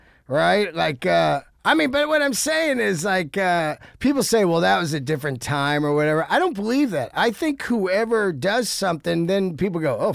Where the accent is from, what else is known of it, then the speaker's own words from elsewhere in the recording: California, United States; I grew up in the Bay Area and it was just a smothering of Gap cotton dockers.